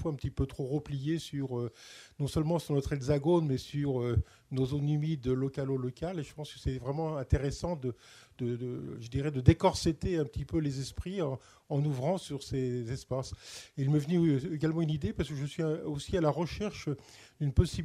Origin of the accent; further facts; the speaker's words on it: Normandy, France; Je viens de Normandie.